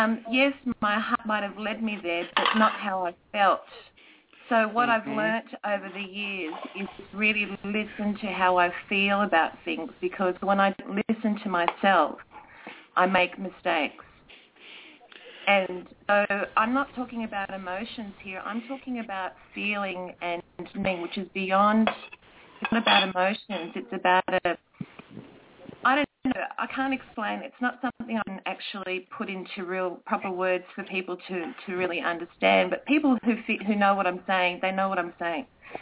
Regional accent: Australia; I'm Australian.

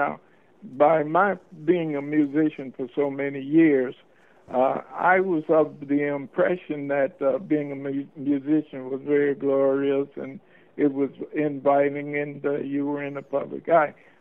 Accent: East St. Louis, Illinois, United States; I lived in the vicinity of two policemen when I was growing up in East St. Louis, Illinois

